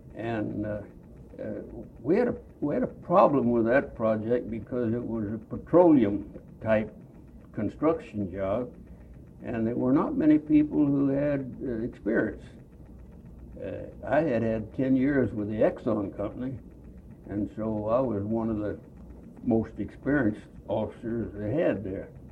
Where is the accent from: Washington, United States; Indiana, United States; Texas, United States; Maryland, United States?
Texas, United States; Bryan; I'm from Bryan, Texas. That's in the central part of Texas. There's where Texas A&M is located at College Station.